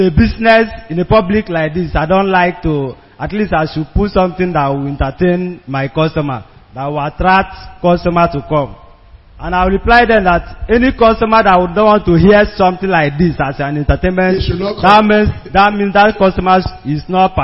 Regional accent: Anambra, Nigeria; I'm from Anambra State.

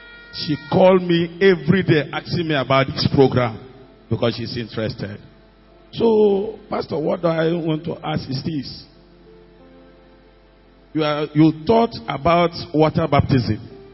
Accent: Jos, Plateau, Nigeria; I come from Jos anyway. I came from Jos.

